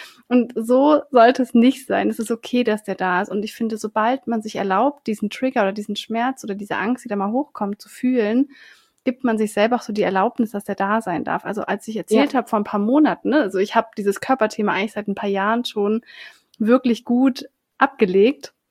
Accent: Southern Germany, Germany; ich bin in Süddeutschland auf dem Dorf aufgewachsen

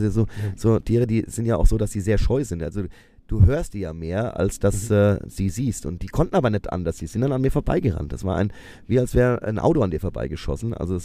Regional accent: Büdingen, Hesse, Germany; Wir haben in Büding, da wo ich groß geworden bin, haben wir Kneipe unten in. Also in der Altstadt.

